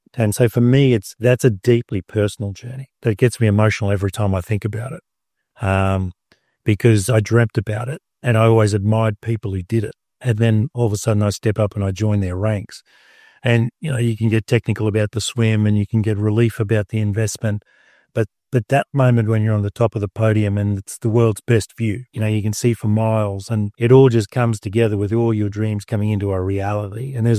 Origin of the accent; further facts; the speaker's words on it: Australia; Yeah, it's my proudest moment as an Australian, easily.